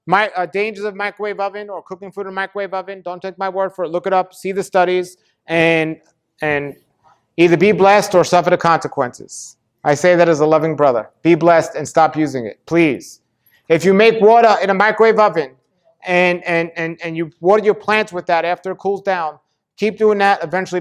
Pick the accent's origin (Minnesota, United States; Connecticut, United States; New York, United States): New York, United States; I'm from New York. There's no way I'm eating the fish in New York.